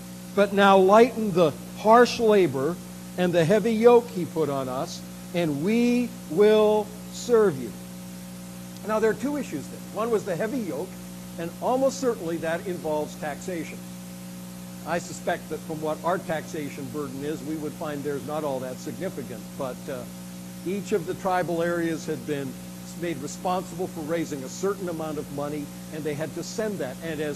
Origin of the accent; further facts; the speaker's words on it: Western Canada, Canada; growing up in Canada, there was always the feeling that the East was taking advantage of us and the West.